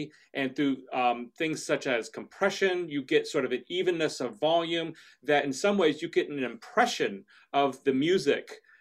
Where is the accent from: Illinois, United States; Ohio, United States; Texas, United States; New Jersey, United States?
Texas, United States; now in Indianapolis, United States; Oh, by growing up in Texas, country fried steak, fried okra, mashed potatoes, and way too much gravy.